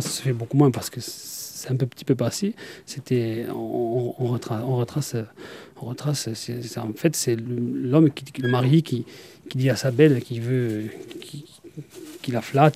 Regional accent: Corsica, France; Non, je ne suis pas du village. Je suis originaire du Cap Corse.

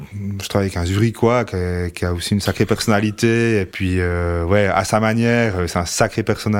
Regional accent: Jura, Switzerland; je suis jurassien

